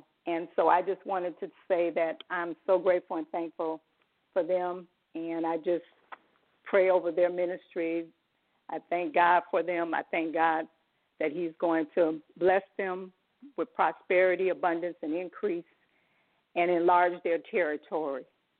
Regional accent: Jacksonville, Florida, United States; I'm from Jacksonville, Florida.

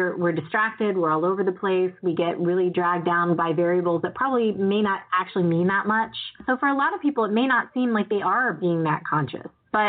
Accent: Northeast, United States; So I grew up in the Northeast. I went into New York City all the time. Even when I was 10, 11 years old, I was taking the subway by myself

